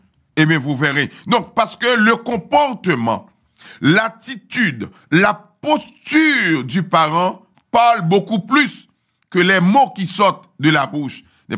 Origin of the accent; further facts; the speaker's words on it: Haiti; Moi, je viens d'Haïti, ça ne se dément pas.